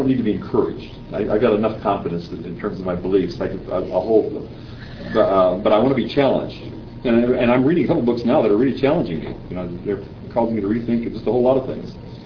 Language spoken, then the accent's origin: English; United States; I saw Christianity as basically a boring something I was stuck with. being American.